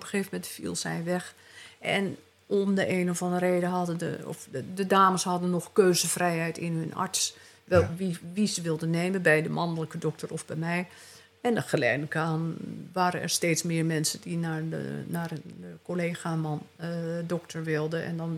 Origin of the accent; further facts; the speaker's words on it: Amsterdam, North Holland, Netherlands; ik kom uit Amsterdam.